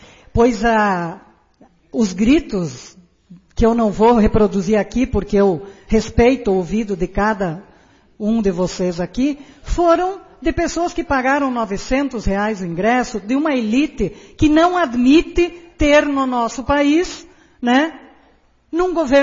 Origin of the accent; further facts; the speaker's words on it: Augusto Pestana, Rio Grande do Sul, Brazil; Peguei o exemplo da minha terra natal, Augusto Pestana.